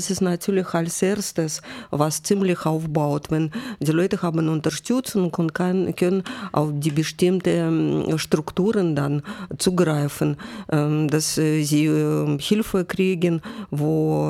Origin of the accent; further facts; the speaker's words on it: Russia; now in Germany; Ich habe dort auch selbst als Russin viele Russischsprachigen gehört